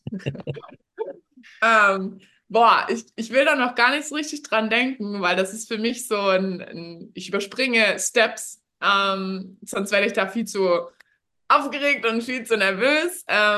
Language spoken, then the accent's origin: German; Bavaria, Germany; wenn du als Bayer davor stehst, dann sagst du natürlich, nee, kann sie nicht. Aber also im Rest von Deutschland weiß nicht, ob die da den Unterschied erkennen.